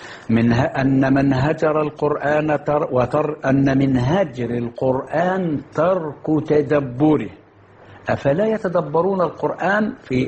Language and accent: Arabic; Mit Antar, Dakahlia, Egypt; في خطبة الجمعة مع أهل قريتي وأرحامي وأحبابي في الجمعية الشرعية بميت عنطر